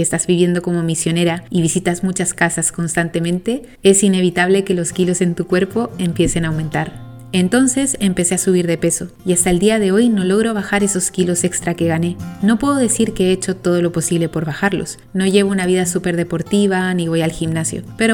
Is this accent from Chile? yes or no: yes; Chile; moved away; En Chile se llega a los 90 kilos por persona. Y es que el pan en mi país es el rey.